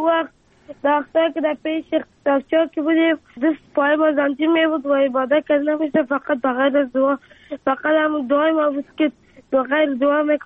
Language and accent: Persian; Afghanistan; افغانستان و وطن خودم